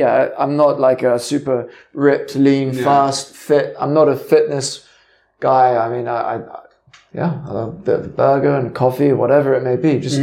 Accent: Hong Kong; I'm half Scottish, half Kiwi.

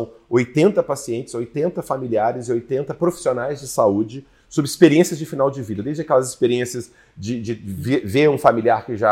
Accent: Brazil; Ao mesmo tempo, como um bom brasileiro, uma vivência religiosa diversificada, né, de espiritismo, umbanda, catolicismo

